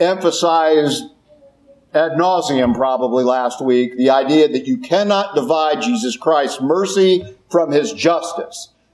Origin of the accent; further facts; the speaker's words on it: Kentucky, United States; like a lot of people from my part of the country. I'm from Kentucky.